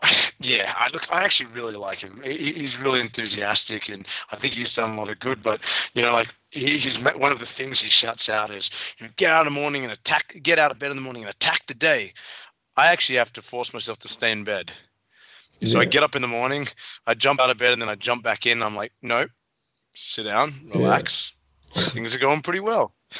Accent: South Africa; born there; So you know, I'm South African as well. I was born in South Africa

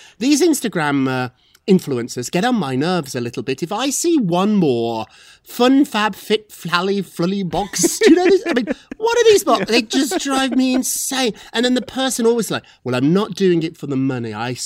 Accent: Scotland, United Kingdom; I'm from Scotland too.

